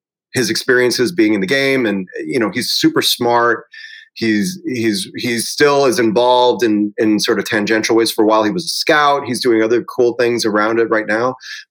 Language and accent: English; Chicago, Illinois, United States; Well, I have very fond memories of watching baseball after school, like with all the day games.